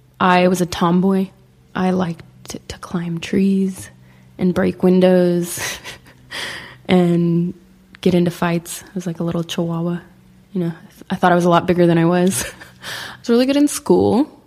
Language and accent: English; Sacramento, California, United States; now in Los Angeles, United States; I grew up in Sacramento, which is like 5.5-6 hours from here. It's a very different place than LA.